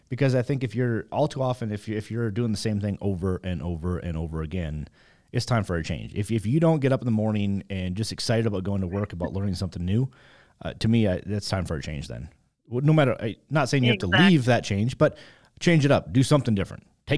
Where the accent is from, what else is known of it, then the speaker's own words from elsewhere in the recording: North Dakota, United States; I'm born and raised in North Dakota myself, and I do miss my duck and geese hunting.